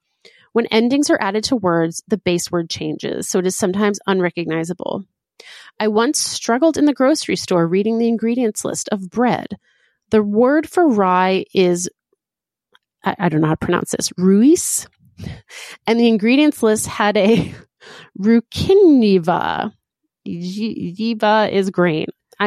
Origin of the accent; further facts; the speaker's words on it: United States; moved away as an adult; now in Helsinki, Finland; I'm an American living in Helsinki for 2 years now, a lifelong dream after being here as an exchange student in high school.